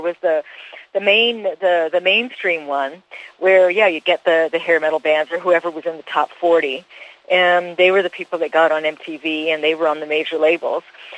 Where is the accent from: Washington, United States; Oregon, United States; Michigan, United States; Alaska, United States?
Washington, United States; Seattle; I remember I'd go over to Europe and I'd say that I was from Seattle, Washington, and no one knew where it was.